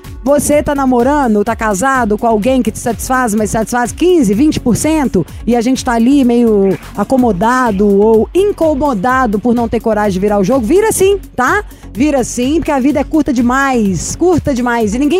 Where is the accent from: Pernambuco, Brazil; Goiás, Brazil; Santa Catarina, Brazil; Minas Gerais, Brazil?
Minas Gerais, Brazil; Eu não ligo, eu sou mineira.